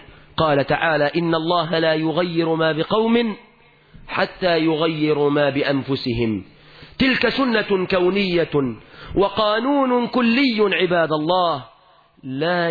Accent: Egypt; اللهم احفظ بلادنا مصر من الفتن ما ظهر منها وما بطن،

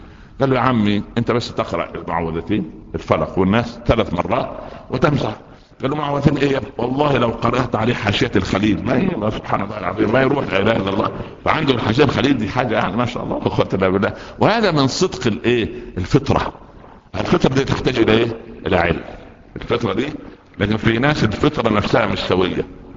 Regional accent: Upper Egypt, Egypt; عندنا في الصعيد

